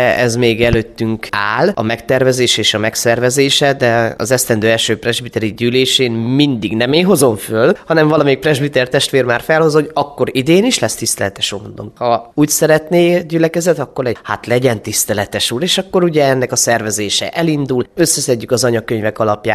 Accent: Ilk, Szabolcs-Szatmár-Bereg, Hungary; Ugye onnan mi származunk a feleségemmel Ilkről

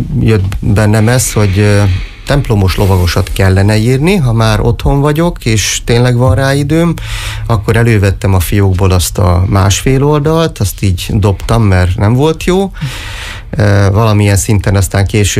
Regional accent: Miskolc, Borsod-Abaúj-Zemplén, Hungary; aztán ugye a Diósgyőri vár közelében nőttem fel, a Kuruc utcán laktunk, hogy gyakorlatilag nem volt olyan nap, hogy ne csatangoltunk volna a vár környékén.

